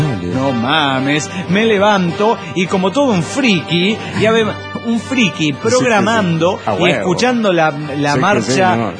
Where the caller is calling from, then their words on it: Coacalco, State of Mexico, Mexico; Soy … de Coacalco, Edomex.